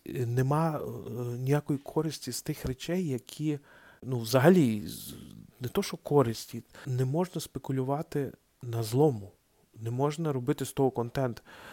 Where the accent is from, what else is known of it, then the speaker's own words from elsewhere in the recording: Lviv, Lviv Oblast, Ukraine; also born or lived in Germany / Japan; Я сам родом зі Львова, так, але я з початку 2000-х вже вчився в Німеччині, потім працював в Японії. Моє місто Львів, але я ніколи не відчував якоїсь різниці між львів'янами і нельвів'янами.